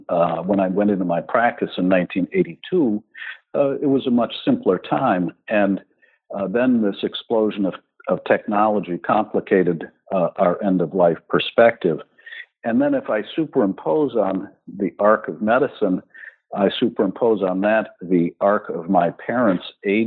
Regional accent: Milwaukee, Wisconsin, United States; born there; Certainly. I was born in Milwaukee, Wisconsin. Maybe that's starting too soon for you.

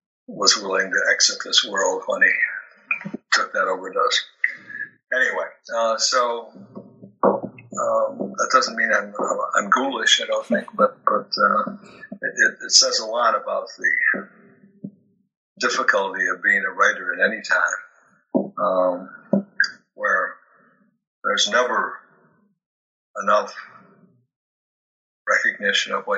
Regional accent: Minneapolis, Minnesota, United States; also born or lived in St. Paul; Fitzgerald grew up across the Mississippi River from where I grew up in Minneapolis and St. Paul.

